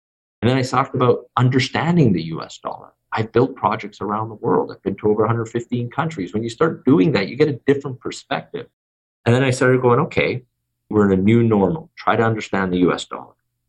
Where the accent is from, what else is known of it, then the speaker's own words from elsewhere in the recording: Canada; I'm Canadian